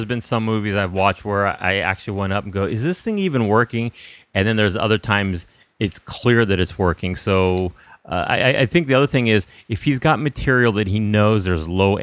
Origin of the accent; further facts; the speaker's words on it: California, United States; I know. We're from California.